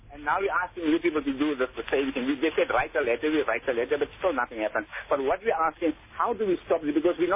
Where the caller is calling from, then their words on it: Lenasia, Gauteng, South Africa; I'm calling from Lanesia Extension 6.